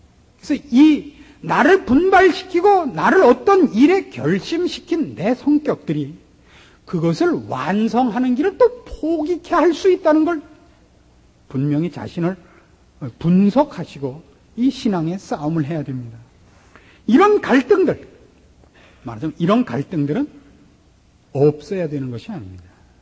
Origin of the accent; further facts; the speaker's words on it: Pyongan, North Korea; 제가 평안도 사람이라서 너무나 잘 압니다.